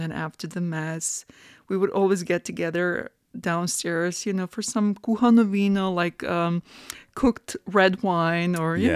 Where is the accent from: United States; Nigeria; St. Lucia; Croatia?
Croatia; growing up in Croatia or in Europe in general, during Christmas time, there are Christmas markets.